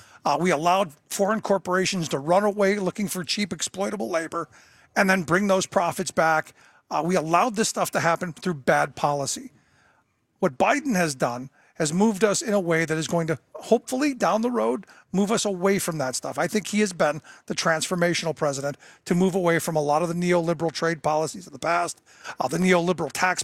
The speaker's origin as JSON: {"language": "English", "town": "Cleveland", "region": "Ohio", "country": "United States", "tie": "born or raised there", "said": "The reality is I grew up in Cleveland, and as a kid, I watched the city deindustrialize."}